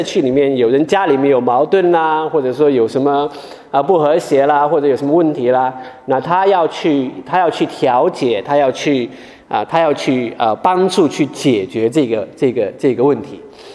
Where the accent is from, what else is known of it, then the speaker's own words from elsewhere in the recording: China; 我是在中国大陆长大的